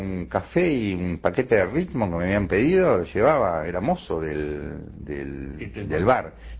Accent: Pando, Canelones, Uruguay; O sea, yo soy de Pando, aparte.

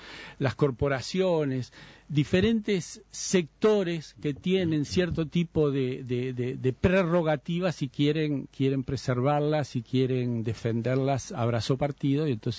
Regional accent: Uruguay; como uruguayo

